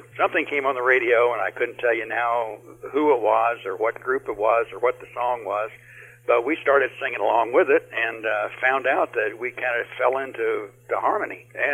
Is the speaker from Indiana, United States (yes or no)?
yes; Indianapolis, Indiana, United States; moved away as an adult; I'm originally from Indianapolis. I was born and raised there and was there until I was 24 years old and then moved to Florida from there.